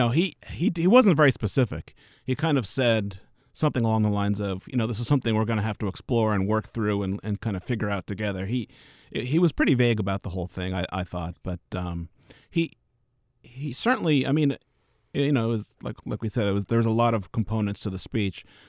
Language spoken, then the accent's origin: English; Boston, Massachusetts, United States; also born or lived in Texas; I mean, I think, heck, I went to school in Texas, and I moved there from the Boston area.